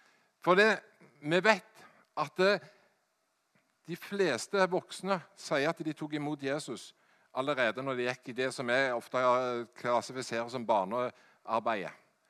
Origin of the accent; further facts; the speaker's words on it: Hjelmeland, Rogaland, Norway; Jeg er fra Hjelmeland i Ryfylke.